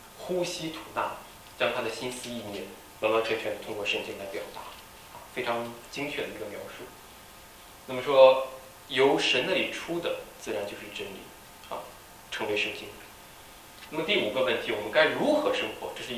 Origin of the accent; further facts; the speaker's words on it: Hong Kong; 他看出我是从香港来的啊